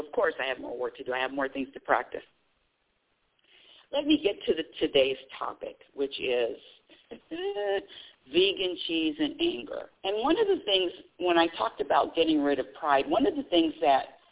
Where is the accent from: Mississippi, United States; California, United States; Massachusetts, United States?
California, United States; When I say really good, I mean I came from California, so enough said.